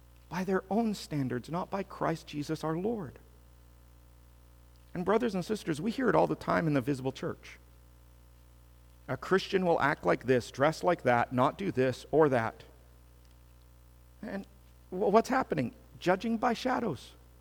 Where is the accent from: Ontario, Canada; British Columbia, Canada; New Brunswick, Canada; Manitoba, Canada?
British Columbia, Canada; grew up in British Columbia, separated by 1,100 kilometers